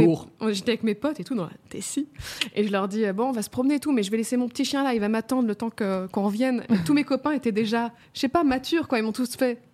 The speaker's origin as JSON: {"language": "French", "town": "Sevran", "region": "Île-de-France", "country": "France", "tie": "born or raised there", "said": "Quand j'étais petite, j'habitais à Sevran-Bodot, c'est une cité qui est un peu chaude."}